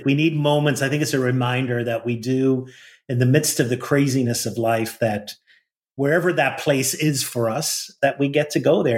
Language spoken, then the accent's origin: English; Northern Ireland, United Kingdom; well, I grew up in the north of Ireland.